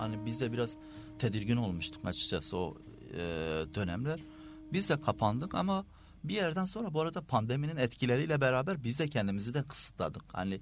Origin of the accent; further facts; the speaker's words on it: Diyarbakır Province, Turkey; Normalde ben zaten sakin bir yerde büyüdüm. Çocukluğum da öyle geçti. Yani köyde büyüdüm açıkçası. Sonra bir şehir merkezine geldim ama Diyarbakır Sur'da bir dönemim geçti.